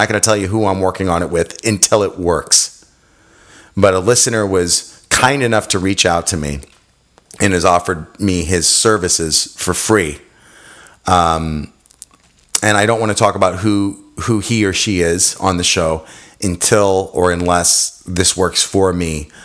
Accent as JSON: {"language": "English", "town": "Stockton", "region": "California", "country": "United States", "also_born_or_lived": "Manhattan Beach", "said": "I'm from Stockton."}